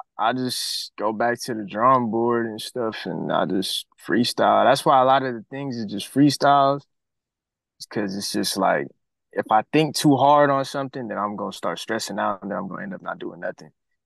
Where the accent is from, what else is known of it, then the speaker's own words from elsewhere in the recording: Long Beach, California, United States; Right now, I'm from Long Beach, just doing the music thing.